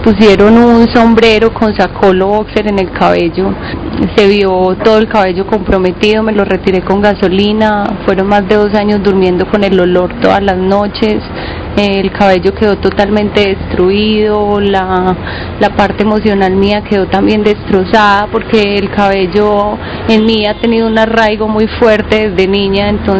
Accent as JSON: {"language": "Spanish", "town": "Caicedonia", "region": "Valle del Cauca", "country": "Colombia", "tie": "born or raised there", "said": "Yo soy paisa, pero una paisa montañera, no de Medellín, sino de las entrañas del Eje Cafetero, criada en una vereda que se llama Bosque Alto y en un pueblo que se llama también Caicedonia Valle, norte del Valle. Tengo 29 años"}